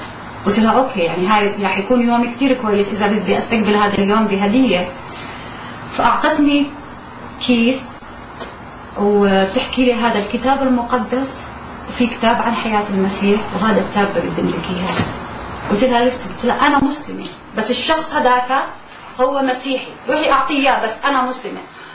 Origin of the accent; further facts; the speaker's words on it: Jordan; من الأردن، عشت من عائلة إسلامية. أنا كنت كأي مسلم ملقن،